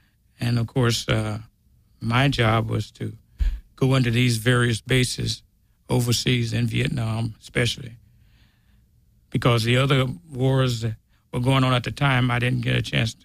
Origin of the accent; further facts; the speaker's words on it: Grenada, Mississippi, United States; And I'm originally from Grenada, Mississippi.